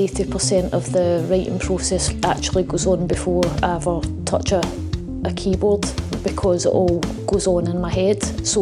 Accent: Glasgow, Scotland, United Kingdom; In terms of being Glaswegian, writers having a voice, we're so multi-talented, multicultural, we've got so much history

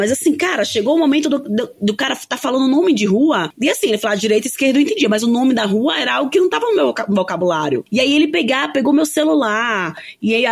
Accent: Bahia, Brazil; eu sou uma mulher negra do interior do Nordeste, do interior da Bahia.

